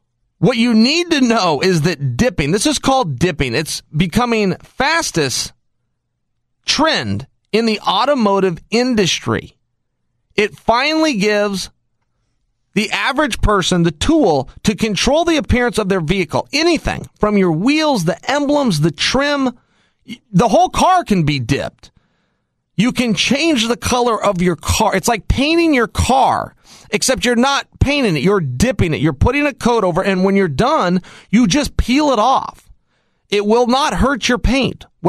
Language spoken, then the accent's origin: English; Oregon, United States; I'm from Oregon. We had the Oregon Ducks play in the national football game. He wanted to show his support to Oregon. Our colors out here are green and gold.